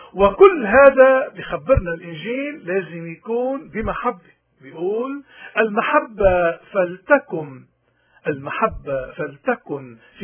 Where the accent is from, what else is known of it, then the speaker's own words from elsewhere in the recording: Lebanon; وكل المبادئ اللي انبنت عليها حياتنا كلبنانيين وخصوصا الموارني تحديدا